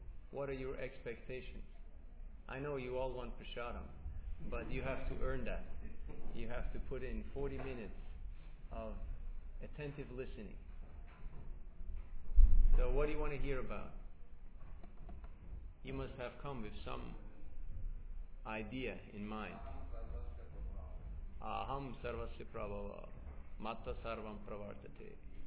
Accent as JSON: {"language": "English", "country": "Switzerland", "also_born_or_lived": "Mayapur, India", "said": "I'm from Switzerland, but I live part of my life in Mayapur, India, West Bengal."}